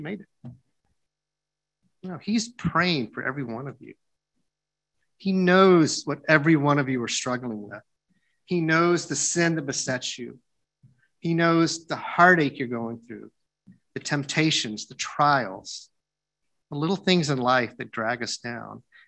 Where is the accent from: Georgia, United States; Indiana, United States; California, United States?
Georgia, United States; Atlanta; I just write down an index card for all the people I grew up with in Atlanta.